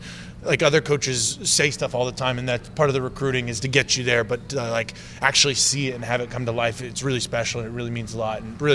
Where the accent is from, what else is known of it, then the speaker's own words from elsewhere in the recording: Waupaca, Wisconsin, United States; also born or lived in Appleton; it reminded me a lot of my hometown in Wisconsin. I lived in Appleton, but I grew up in Waupaca, which is kind of like a lake kind of area.